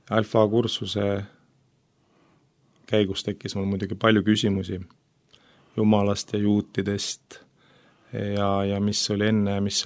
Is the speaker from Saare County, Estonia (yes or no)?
no; Tallinn, Harju County, Estonia; elanud kogu elu Tallinnas, välja arvatud mõned aastad, kus elasime koos abikaasaga Iinamaal.